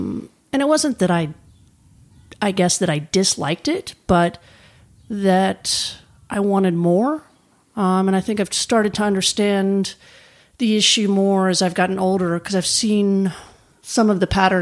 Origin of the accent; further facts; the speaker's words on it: Nashville, Tennessee, United States; also born or lived in Memphis; I'm originally from Tennessee and grew up with an older sister, about 4 years older.